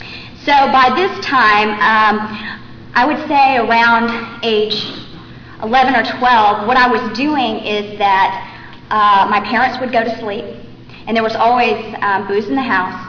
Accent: Houston, Texas, United States; born there; I was born in Houston, Texas, which is a wonderful place.

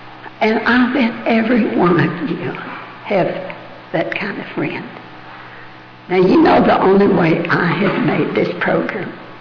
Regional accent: Texas, United States; You see, I'm a dyed-in-the-wool Southern Baptist, and I was born and reared in Texas.

